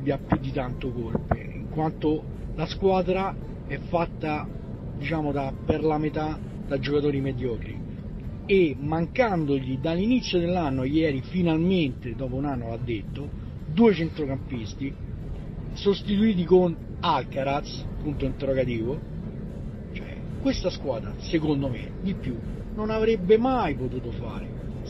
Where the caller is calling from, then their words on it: Rome, Lazio, Italy